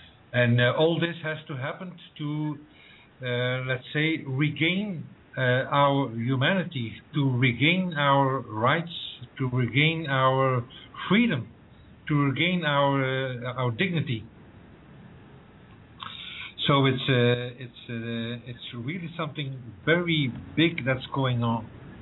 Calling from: Belgium; Well, I'm living in this small country where the big European monster is situated in Brussels, in Belgium.

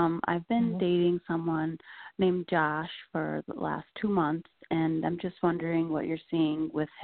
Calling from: Connecticut, United States; I'm calling from Connecticut.

